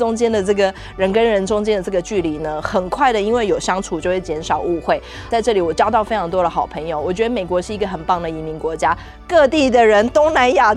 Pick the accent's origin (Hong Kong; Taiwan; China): Taiwan; now in United States; 身为一个亚裔美国人，其实我来美国的时候应该是20多年前，也就是说我在美国待的时间已经比我出生长大在台湾待的时间还要长了。